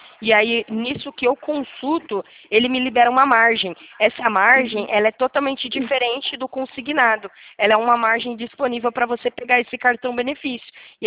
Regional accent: Rio Claro, São Paulo, Brazil; Eu também sou do Rio, mas eu sou de Rio Claro.

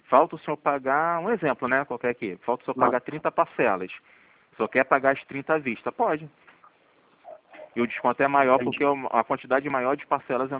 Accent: Rio de Janeiro, Brazil; Eu sou do centro do Rio, sou da Rua do Carmo.

